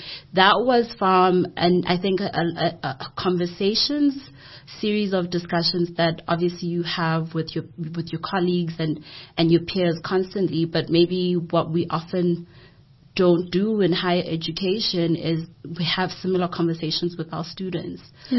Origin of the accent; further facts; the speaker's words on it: KwaMashu, KwaZulu-Natal, South Africa; being raised in a very Western sort of setting, when originally I'm from Kwamashu